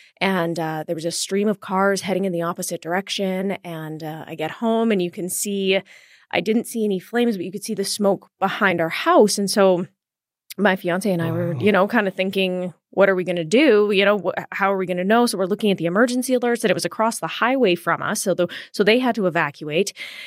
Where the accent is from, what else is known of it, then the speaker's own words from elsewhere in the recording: Edmonton, Alberta, Canada; And I grew up in Edmonton, and so I you know, I don't want to date myself